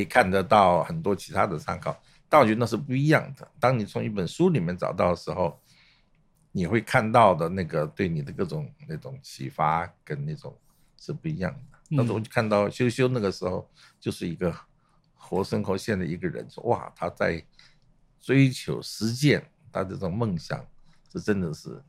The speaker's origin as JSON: {"language": "Chinese", "country": "South Korea", "tie": "born or raised there", "lives_now": "Taiwan", "said": "因为我在韩国出生长大嘛"}